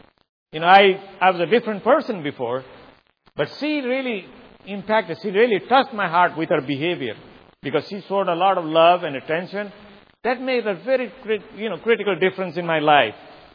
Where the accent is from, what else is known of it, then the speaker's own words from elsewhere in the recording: Kathmandu, Bagmati, Nepal; English is a second language; in Kathmandu. I was born in Kathmandu. I was raised in Kathmandu. So I was sent to a missionary school, St. Xavier School. That was a Jesuit school.